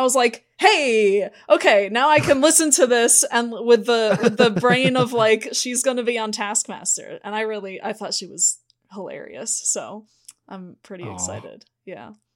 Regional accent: United States; Like, as an American, didn't know who Dara was

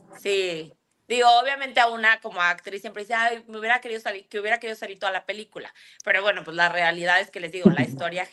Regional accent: Guadalajara, Jalisco, Mexico; yo soy de Guadalajara, de repente todavía estoy medio norteada como de dónde es dónde.

